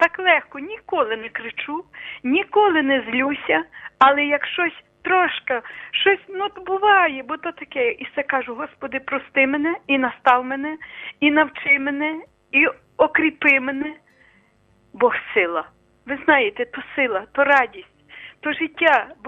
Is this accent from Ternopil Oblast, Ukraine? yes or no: no; Lviv Oblast, Ukraine; бо я з Бродівщини